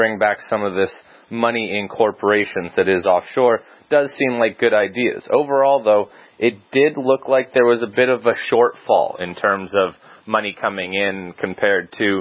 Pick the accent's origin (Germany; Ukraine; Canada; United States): Canada; Plus, being Canadian, there are some differences between our taxes.